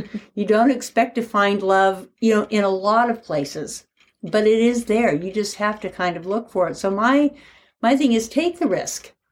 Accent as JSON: {"language": "English", "town": "Portland", "region": "Oregon", "country": "United States", "said": "And I'm from Portland, Oregon."}